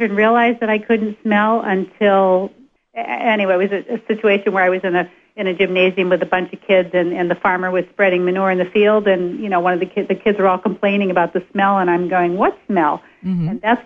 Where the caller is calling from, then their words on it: Plattsburgh, New York, United States; Dawn, yes, I am calling from Plattsburgh.